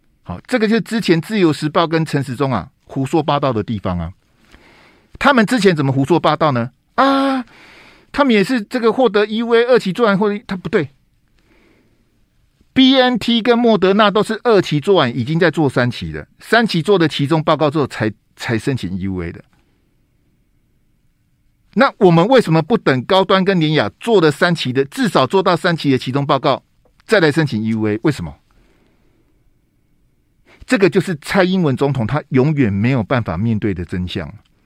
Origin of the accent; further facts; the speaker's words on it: Taiwan; 我真的身为台湾人，我很丢脸啊。